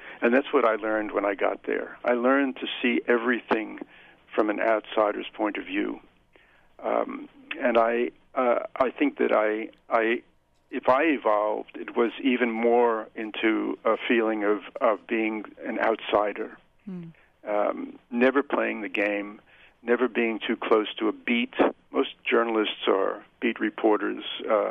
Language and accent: English; Rockaway, New York, United States; I'm a New Yorker. I know I come from the outer boroughs of New York, Rockaway.